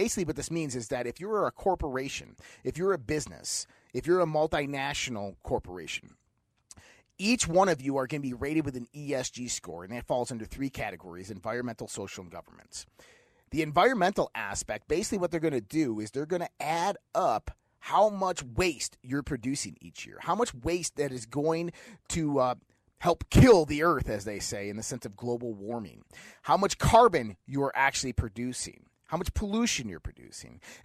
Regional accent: Caledonia, New York, United States; we just had school board elections over in Caledonia. That's my hometown where I grew up

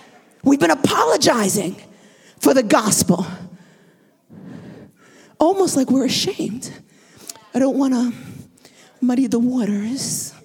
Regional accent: New York, United States; I said, girl, I'm from New York.

